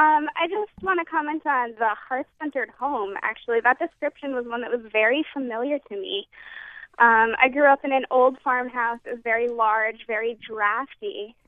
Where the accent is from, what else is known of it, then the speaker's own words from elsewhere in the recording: New Hampshire, United States; I think I could have named a lot of other homes, you know, growing up in New Hampshire